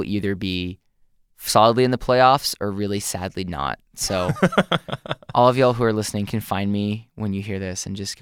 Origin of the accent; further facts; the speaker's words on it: Philippines; So growing up in the Philippines, she would buy the, they had like the radio subscription